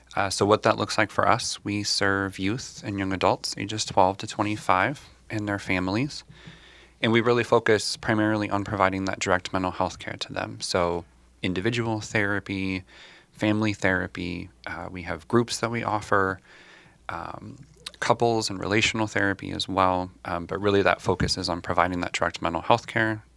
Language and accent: English; Kansas, United States; moved away as an adult; also born or lived in Seattle / Bay Area; so I grew up in the Midwest. I was born and raised in Kansas in a small town. But then after high school, I lived out on the West Coast for about 18 years, first in Seattle for 11 years, and then in the Bay Area for 7 years.